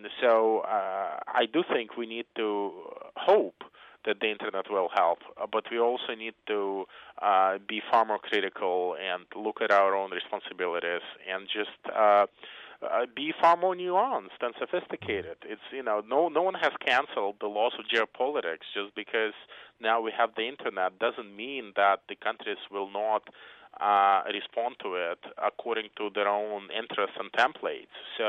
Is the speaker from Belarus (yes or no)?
yes; Belarus; I come from Belarus, which is, a country with probably the most dictatorial and harshest political environment in Europe.